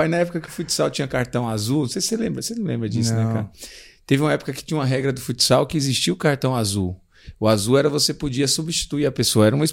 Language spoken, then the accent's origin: Portuguese; Bahia, Brazil; a gente é do interior da Bahia, né, cara?